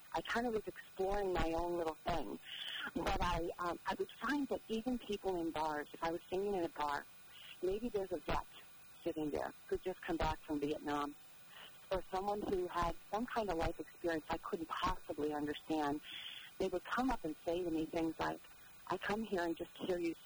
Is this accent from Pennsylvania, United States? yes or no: yes; Pennsylvania, United States; I was raised in Pennsylvania in a very large family.